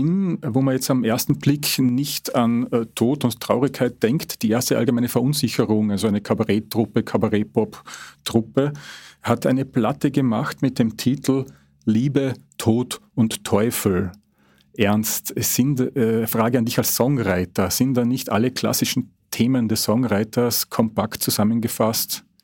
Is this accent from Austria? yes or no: yes; Carinthia, Austria; born there; ich bin ja gebürtiger Kärntner